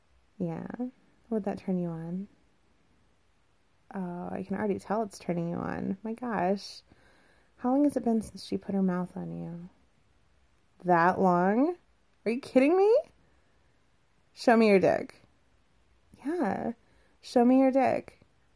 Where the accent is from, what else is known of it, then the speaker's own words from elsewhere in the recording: Arizona, United States; I'm new to the area. Yeah, I'm originally from Arizona, and it's definitely a change of pace.